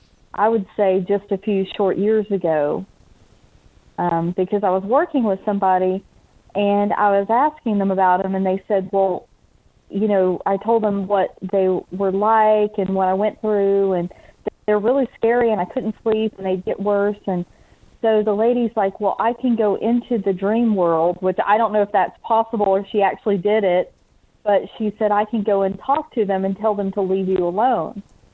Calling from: Georgia, United States; from Georgia.

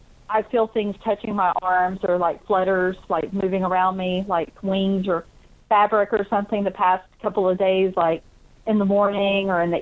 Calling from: Georgia, United States; from Georgia.

